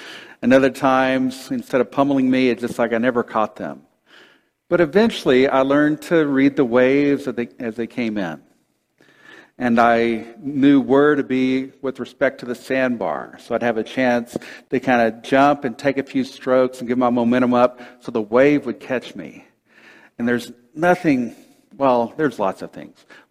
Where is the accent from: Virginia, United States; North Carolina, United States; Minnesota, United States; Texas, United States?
Texas, United States; As many or most of you know, I grew up in Texas. And Texas has this nice long Gulf Coast.